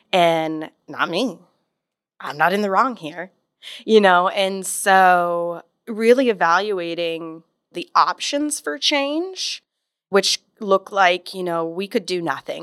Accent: Gakona, Alaska, United States; Originally, I grew up in Gakona, Alaska.

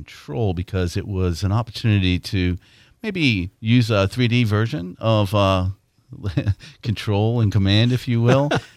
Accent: Massachusetts, United States; born there; now in Florida, United States; I'm not, obviously, from my accent, I'm not from this area. I don't know if many people can say they are from this area, from Florida, but I was born in Massachusetts and fell in love with this area and the community as a whole

